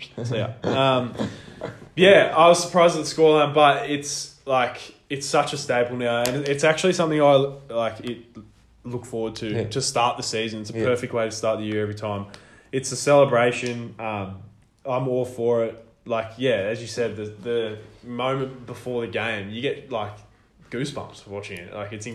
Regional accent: Australia; Mate, that's something that I realise a lot as an Australian sports fan.

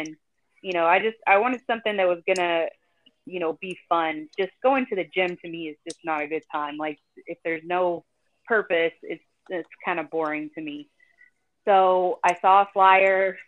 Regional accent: Texas, United States; So I, you know, I grew up in West Texas, in a very rural area.

